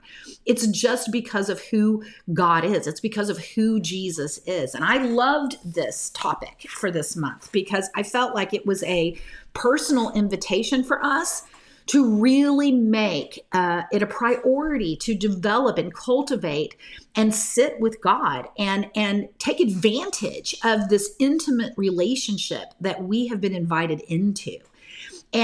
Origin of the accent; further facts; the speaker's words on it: Bible Belt, United States; I grew up in the Bible Belt, and I had a lot of judgment about faith healers and all these things.